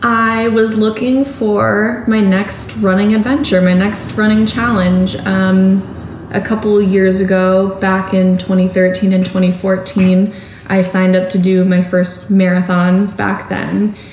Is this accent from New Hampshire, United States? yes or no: yes; New Hampshire, United States; also born or lived in North Carolina, United States; now in Philadelphia, United States; I was raised in New Hampshire, went to school in North Carolina. I didn't know anybody when I moved to Philly.